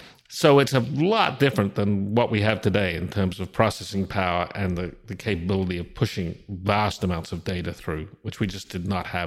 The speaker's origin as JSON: {"language": "English", "country": "Australia", "tie": "born or raised there", "moved": "as an adult", "said": "I grew up in Australia"}